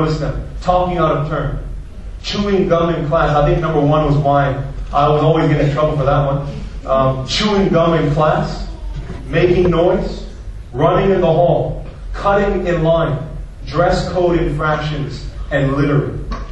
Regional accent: United States; this one just really blew my mind away because I grew up in America.

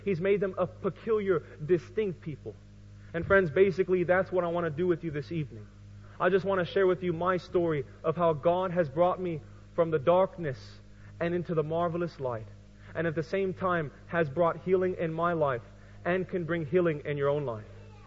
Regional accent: San Jose, California, United States; born there; I was the 8th child. I was born in San Jose, California.

